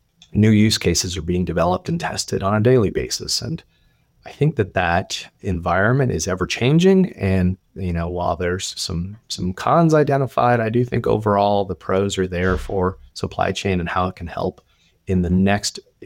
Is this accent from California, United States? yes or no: yes; California, United States; So I'm originally from California.